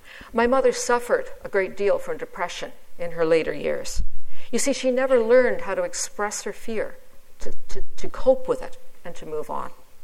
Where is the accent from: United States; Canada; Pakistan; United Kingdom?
United Kingdom; England; born there; I was born in England.